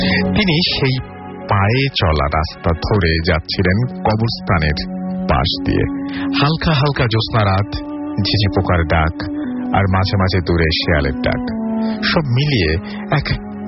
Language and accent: Bangla; Golfa, Rajshahi Division, Bangladesh; আমার বাড়ি নাটোর জেলার বড়াই গ্রাম থানায়, গ্রামের নাম গলফা।